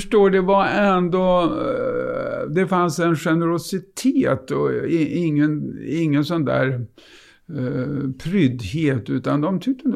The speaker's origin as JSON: {"language": "Swedish", "region": "Örebro County", "country": "Sweden", "tie": "born or raised there", "said": "Mellan Örebro och"}